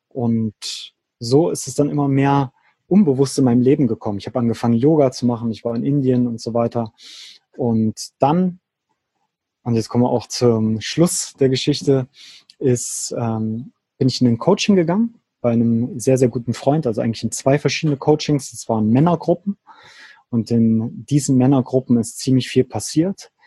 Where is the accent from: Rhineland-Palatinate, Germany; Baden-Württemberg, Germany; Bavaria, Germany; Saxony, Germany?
Saxony, Germany; moved away as an adult; also born or lived in Switzerland; Und dann habe ich mich immer weiter Richtung Süden bewegt, erst zurück in meine alte Heimat in der Nähe von Leipzig.